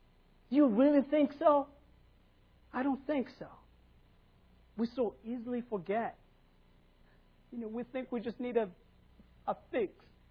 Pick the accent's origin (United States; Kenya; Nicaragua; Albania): Kenya; I'm from Kenya. If you know anything about Africa.